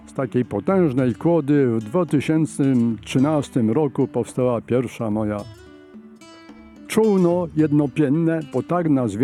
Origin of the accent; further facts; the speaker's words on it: Subcarpathian Voivodeship, Poland; to w Międzywalu Wiślanym, tutaj w moich stronach, to jest w powiecie mieleckim